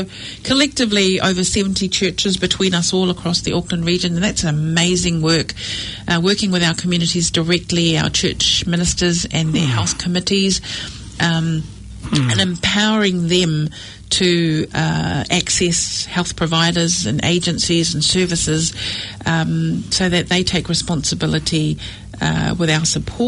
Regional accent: Aitutaki, Cook Islands; born there; my birthplace where I was born in Aomori, Aitutaki in the Cook Islands.

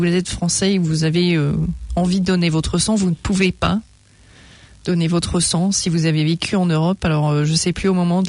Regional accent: France; born there; je suis née en France, j'ai vécu forcément plus de 6 mois.

